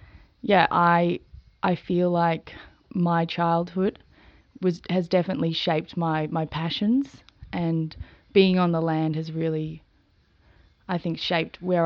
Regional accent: Shepherd's Flat, Victoria, Australia; So I grew up in Shepherd's Flat, and I have three beautiful brothers and two very alternative parents. I'm very grateful for my upbringing. And then about 5 years ago, I moved down to the city

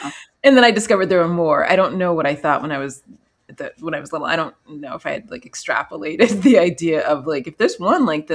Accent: New York City, New York, United States; born there; I was born in New York City.

